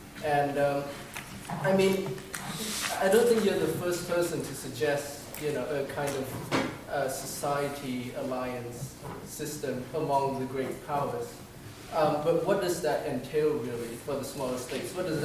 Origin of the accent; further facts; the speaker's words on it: Vietnam; so I'm from Vietnam, and from the perspective of smaller states